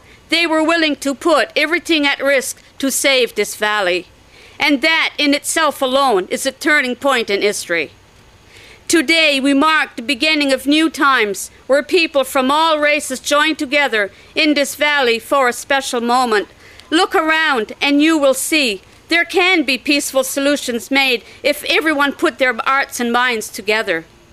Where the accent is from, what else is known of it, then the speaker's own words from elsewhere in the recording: Atlantic Canada, Canada; I come from the Mi'kmaq Nation and I'm of the Bear Clan.